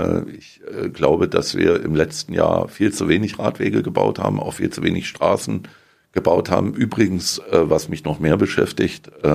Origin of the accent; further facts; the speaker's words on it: Eisenach, Thuringia, Germany; Nein, ich komme aus Eisenach, und da ist man irgendwie Automobilbau